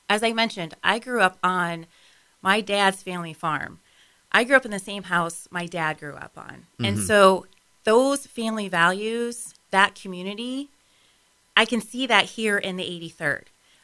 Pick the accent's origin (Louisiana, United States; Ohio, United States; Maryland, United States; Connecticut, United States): Ohio, United States; Defiance; I'm originally from Defiance, Ohio. I grew up on the family farm, the same farm my dad's parents built.